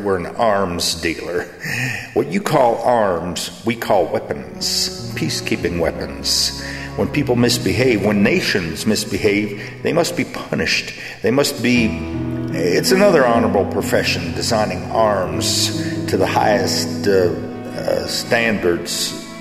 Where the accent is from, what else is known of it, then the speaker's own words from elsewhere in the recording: Texas, United States; because I was raised in Texas, a state not quite half as big as your country, but with a lot more cattle.